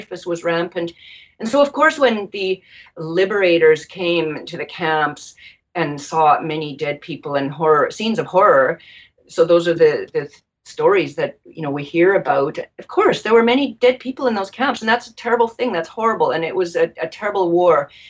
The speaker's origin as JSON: {"language": "English", "country": "Canada", "tie": "born or raised there"}